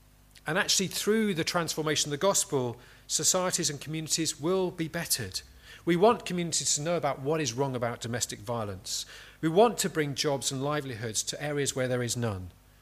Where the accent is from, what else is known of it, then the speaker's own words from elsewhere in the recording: United Kingdom; And I said, look, I'm British.